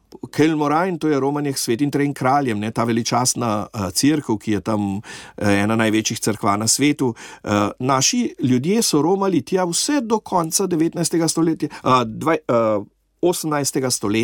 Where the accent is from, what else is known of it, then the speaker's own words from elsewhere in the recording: Trieste, Friuli-Venezia Giulia, Italy; ker smo iz Trsta oziroma z Jadranske obale